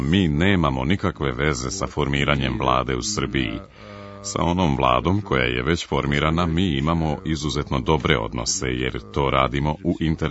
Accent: Stavropol, Stavropol Krai, Russia; Njega su pre tri sedmice pozvali u Stavropolj, moj rodni grad na jugu Rusije

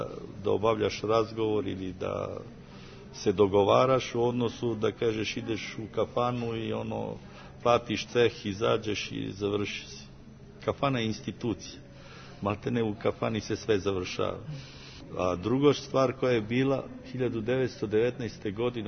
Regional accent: Belobreška, Caraș-Severin County, Romania; a to je moje rodno selo Belobreška

